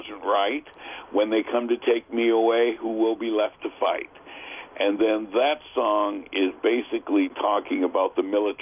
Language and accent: English; United States; I was very afraid that Americans were not going to, being an American, were not going to pay attention